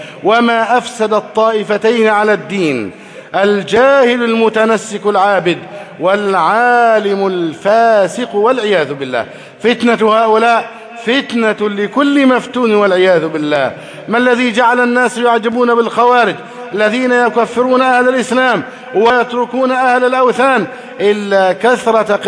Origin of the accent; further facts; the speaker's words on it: Egypt; أن يحفظ بلدنا مصر أمنا أمانا.